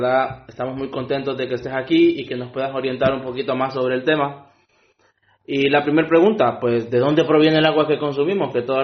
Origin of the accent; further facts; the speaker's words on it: Cantabria, Spain; Porque yo, vamos, soy de Cantabria, pero no he escuchado sobre el tema mucho.